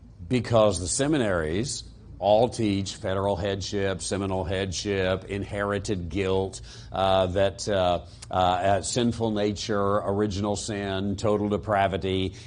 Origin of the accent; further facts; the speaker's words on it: Casper, Wyoming, United States; born there; I say that I was born in Casper, Wyoming.